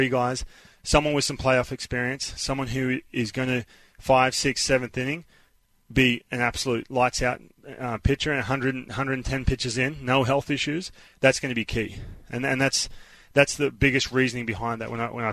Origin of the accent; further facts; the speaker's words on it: Australia; moved away; When I was 12, 13, when I was growing up in Australia, I grew up on the beach, right?